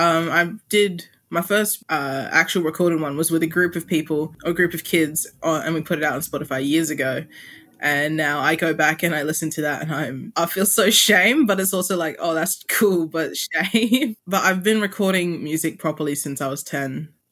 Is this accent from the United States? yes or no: no; Western Australia, Australia; I'm 17 and I grew up on Wadjuk country in West Australia. And then my mum's side is Kukucha Walpiri and my dad's side is Pintipi from the East Kimberley and around there.